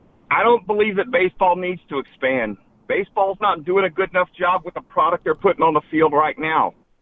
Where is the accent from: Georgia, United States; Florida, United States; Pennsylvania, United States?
Florida, United States; I'm from the Tampa Bay area.